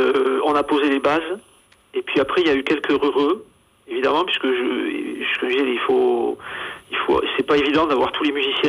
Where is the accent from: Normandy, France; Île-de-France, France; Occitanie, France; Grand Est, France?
Occitanie, France; Castelsarrasin; accent: mix of Castelsarrasin and Bordeaux accents; now in Bordeaux, France; c'est pas tout à fait l'accent bordelais que j'ai, c'est un mix entre l'accent de Castelsarrasin et l'accent bordelais, parce qu'en fait, je suis de Castelsarrasin.